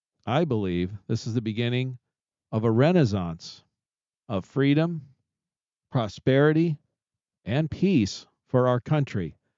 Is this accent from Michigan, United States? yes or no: no; Arizona, United States; my home state is being very disappointing of Arizona.